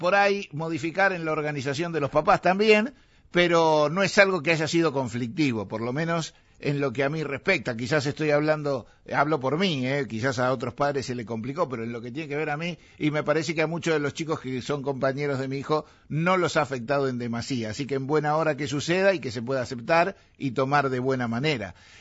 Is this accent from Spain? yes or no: no; Buenos Aires, Argentina; Soy de Urquiza